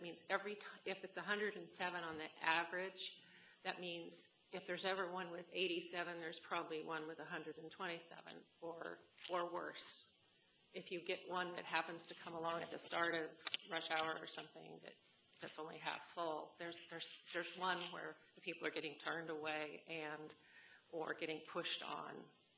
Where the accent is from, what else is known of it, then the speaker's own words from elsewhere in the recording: Alexandria, Virginia, United States; I'm from Alexandria.